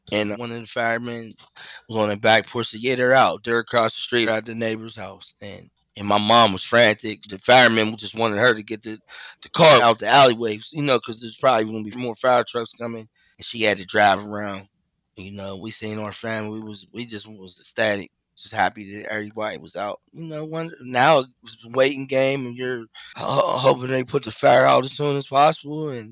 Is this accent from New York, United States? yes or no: no; Pittsburgh, Pennsylvania, United States; Yes. Yeah, I grew up in Pittsburgh.